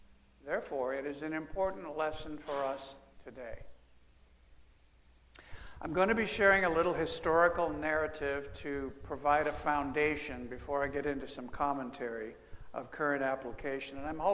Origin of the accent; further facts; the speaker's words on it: Phoenix, Arizona, United States; We're from Phoenix, Arizona, for any folks that know where that's at.